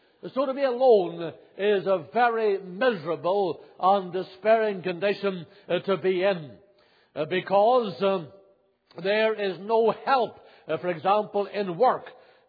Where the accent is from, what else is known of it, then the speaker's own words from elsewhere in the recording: Northern Ireland, United Kingdom; moved away as an adult; now in Canada; when I came to Canada for this ministry in 1976 was I got a phone call from Northern Ireland, my home country